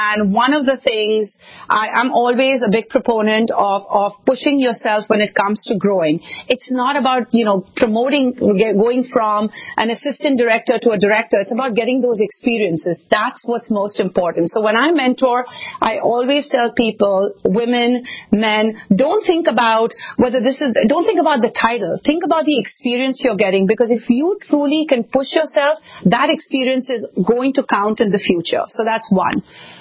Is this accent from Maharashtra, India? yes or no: yes; Mumbai, Maharashtra, India; being born and raised in Mumbai in a very close-knit middle-class family